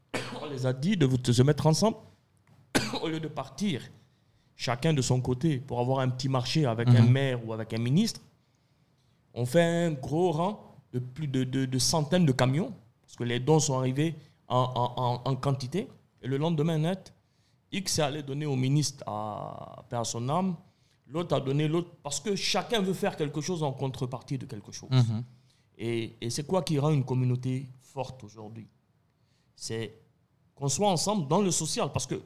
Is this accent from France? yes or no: no; Lebanon; on va parler du cas du Liban parce que je suis Libanais aussi